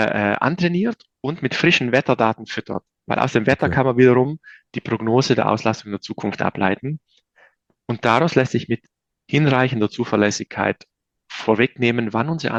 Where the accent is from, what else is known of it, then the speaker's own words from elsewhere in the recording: South Tyrol, Italy; now in Munich, Germany; Ich bin ja aus Südtirol, also im Bergbauerndorf.